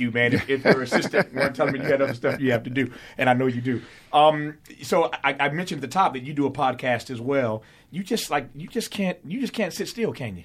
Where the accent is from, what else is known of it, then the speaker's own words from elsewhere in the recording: Indiana, United States; As a kid, I don't want to get emotional here, but as a kid growing up in Indiana in the Midwest